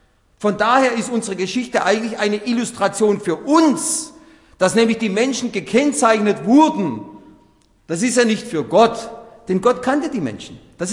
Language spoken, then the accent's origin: German; Baden-Württemberg, Germany; Hohenlohe, das ist meine Heimat zwischen Stuttgart und Nürnberg